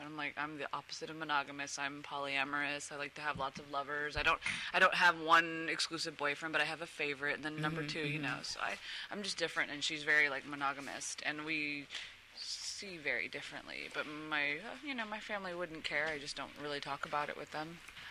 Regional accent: Midwest, United States; now in Los Angeles, United States; The Midwest.

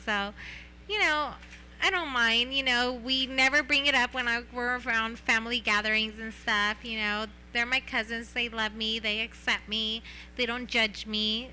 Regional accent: Corona, California, United States; Yeah, I grew up... I grew up in Corona, California.

